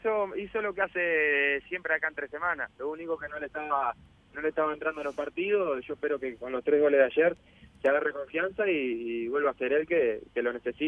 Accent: Salinas, Canelones, Uruguay; moved away as an adult; also born or lived in Spain; yo salí de Salinas, jugaba ahí, a los 7 años me fui a jugar a Danubio

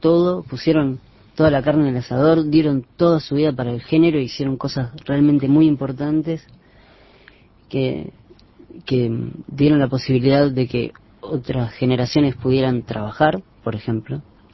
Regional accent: Buenos Aires, Argentina; born there; me siento medio de los dos lados, porque nací en Buenos Aires y toda mi familia es uruguaya.

